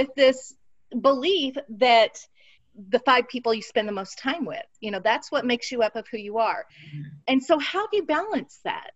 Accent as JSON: {"language": "English", "region": "West Coast", "country": "United States", "tie": "born or raised there", "said": "But I'm this white woman growing up on the West Coast."}